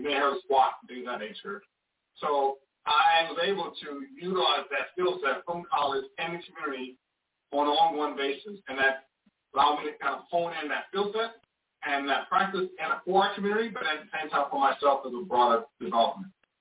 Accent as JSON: {"language": "English", "region": "Florida", "country": "United States", "tie": "born or raised there", "said": "My family moved here in 83, so I grew up in South Florida."}